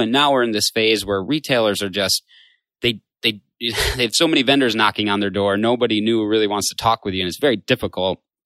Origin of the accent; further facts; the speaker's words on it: Michigan, United States; I grew up in Michigan. A couple of our employees did as well. We got friends, family there